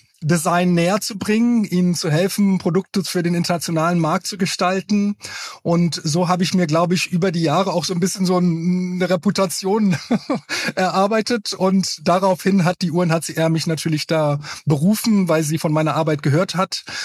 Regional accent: Kumasi, Ashanti, Ghana; Und ich bin ja in Kumasi groß geworden. Das ist eigentlich die zweitgrößte Stadt Ghanas und eigentlich die Heimat der der Ashanti

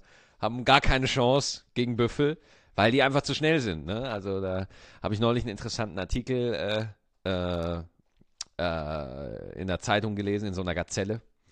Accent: Oberalteich, Bavaria, Germany; Oberalteich, wo ich geboren, wo ich herkomme, Oberalteich in der Nähe vom Bogen

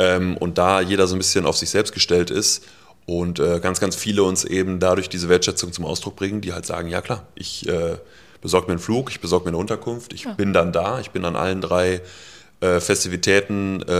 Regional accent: Bocholt, North Rhine-Westphalia, Germany; wir kommen ja beide aus Bocholt

